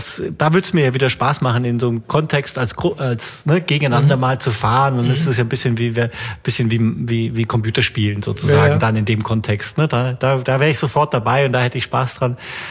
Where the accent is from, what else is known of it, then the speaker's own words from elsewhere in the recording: Bavaria, Germany; Also ich komme ja ursprünglich aus Bayern